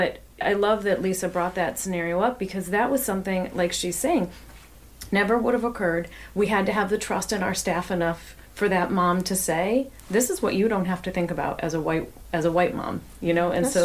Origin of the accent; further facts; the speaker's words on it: New York, United States; now in Eastern Shore, United States; And I am from New York. And so while I've lived here for 18 years now, I, at the heart of it, I am a come here. I am not a from here.